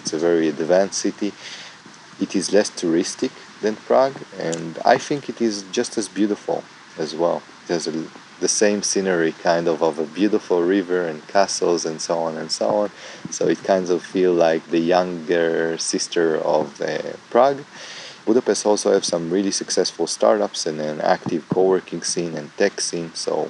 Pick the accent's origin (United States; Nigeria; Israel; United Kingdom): Israel; Luckily, I'm from Israel, so I don't need a visa